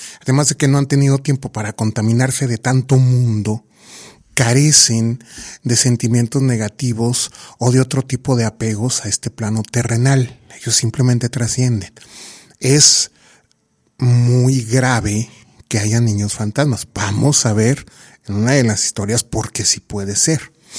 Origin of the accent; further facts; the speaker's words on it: Durango, Mexico; los que somos de aquí de Durango